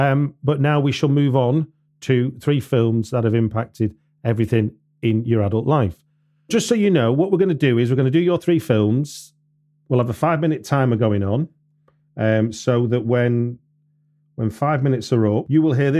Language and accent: English; Manchester, North West England, United Kingdom; I grew up in Manchester